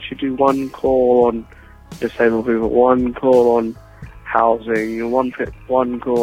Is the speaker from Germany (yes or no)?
no; England, United Kingdom; I'm from England, by the way.